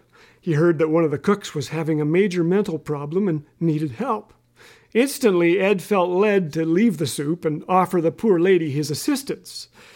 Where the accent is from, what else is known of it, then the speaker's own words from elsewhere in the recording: Canada; Moved in near us before learning that my hometown has 11 months of snow and 1 month of bad sledding.